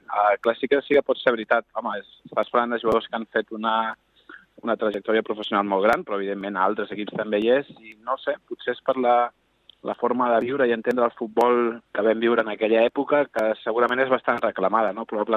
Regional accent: Granollers, Catalonia, Spain; havíem coincidit també a Granollers, perquè els dos som de Granollers

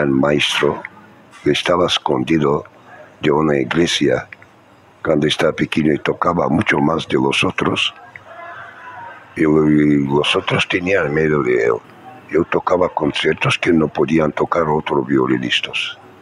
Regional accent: Bulgaria; Spanish is a second language; now in Sabadell, Spain; Soy de Bulgaria.

